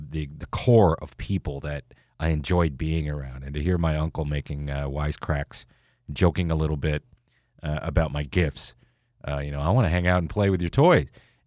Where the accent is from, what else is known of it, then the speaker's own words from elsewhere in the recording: Elmira, New York, United States; being that I grew up in the Twin Tiers in Elmira, New York, Corning area, south of Ithaca, northern Pennsylvania, it's the southern tier of New York, the northern tier of Pennsylvania